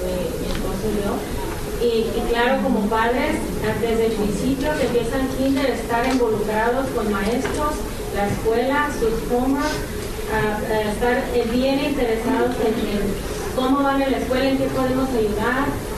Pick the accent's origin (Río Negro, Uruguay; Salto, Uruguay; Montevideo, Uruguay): Montevideo, Uruguay; vengo de la ciudad de Montevideo.